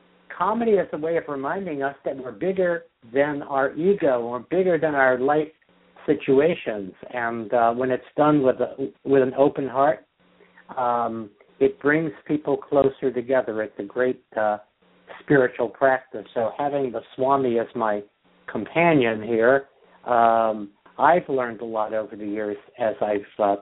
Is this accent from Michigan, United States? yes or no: no; New York, United States; Growing up in New York, you had Yogi Berra. He was a catcher for the Yankees.